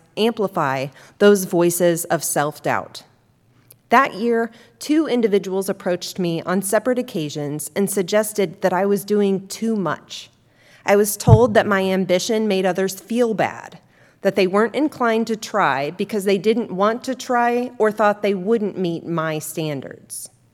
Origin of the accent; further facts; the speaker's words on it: Plainfield, United States; While I began engaging in leadership opportunities as a kid growing up in Plainfield through student council, Octagon Club, athletic management, and several other clubs